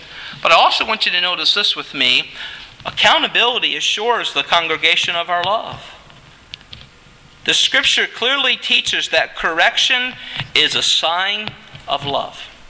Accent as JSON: {"language": "English", "town": "Philadelphia", "region": "Pennsylvania", "country": "United States", "said": "well, I'm from Philadelphia. We can fight. Okay, the city of brotherly love."}